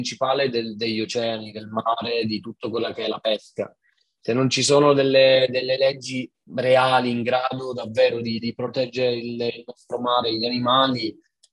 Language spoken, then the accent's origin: Italian; Sicily, Italy; lo dico da siciliano, avendo vissuto tutta la mia vita in Sicilia